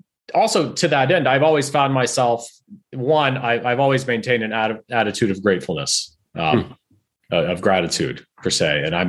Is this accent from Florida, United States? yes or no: no; Houston, Texas, United States; I grew up in Houston, Texas. I went to school there.